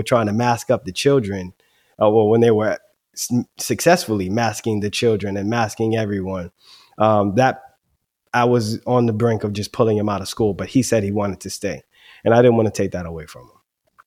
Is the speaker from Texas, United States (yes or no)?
no; Bergenfield, New Jersey, United States; So I have him in a school system that I grew up in Bergenfield, New Jersey, which is a phenomenal school system.